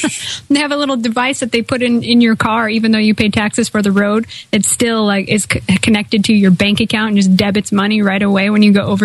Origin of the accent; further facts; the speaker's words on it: Pacific Northwest, United States; I mean, I'm from the West Coast, the Northwest, Portland, Seattle, you know, the grunge movement.